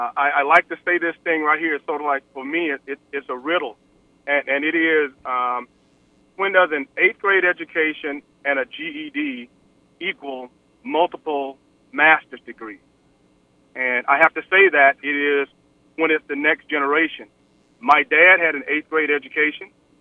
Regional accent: Dawson, Georgia, United States; going back to my hometown of Dawson, Georgia, and going through, you know, elementary school, primary school, elementary school, and then to high school

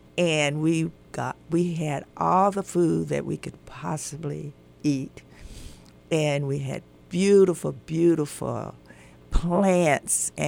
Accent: North Carolina, United States; Well, I am from North Carolina. I was born into a big family, had six girls and four boys, and we lived on a farm.

